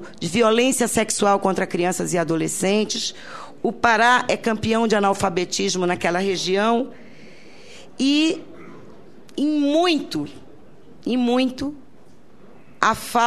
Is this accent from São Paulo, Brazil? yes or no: no; Pará, Brazil; Eu venho de uma região do Pará